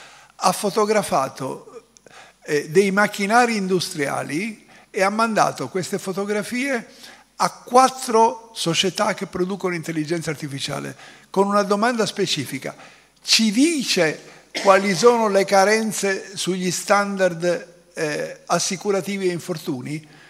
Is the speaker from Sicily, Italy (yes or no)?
yes; Sicily, Italy; io sono siciliano